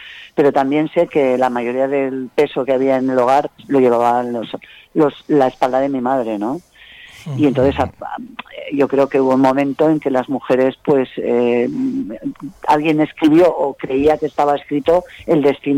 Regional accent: Pamplona, Navarre, Spain; born there; Mis padres vinieron de Jaén. Nosotros somos nacidos en Pamplona

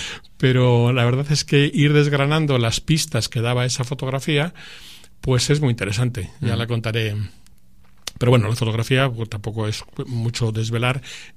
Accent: Laredo, Cantabria, Spain; no he pasado mucho tiempo en Laredo, pero bueno, pues aquí nací, aquí fui a la escuela de pesca. Aquí tengo la familia y mis hermanas, mi madre, mis primos, y aquí tengo, por tanto, mis raíces

